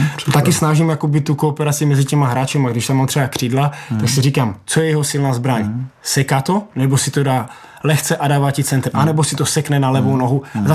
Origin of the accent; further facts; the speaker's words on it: Ostrava, Moravian-Silesian Region, Czechia; A tím, že prostě Baník je pro mě jednička, já jsem tu vyrůstal, jsem odchovaný z Baníku, tak jsem víceméně neváhal a řekl jsem, že už nastal čas se do toho Baníku vrátit.